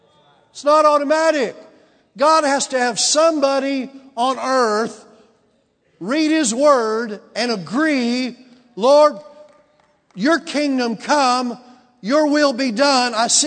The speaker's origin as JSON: {"language": "English", "town": "Houston", "region": "Texas", "country": "United States", "said": "I mean, we went to Decatur, and listen, we're from Houston."}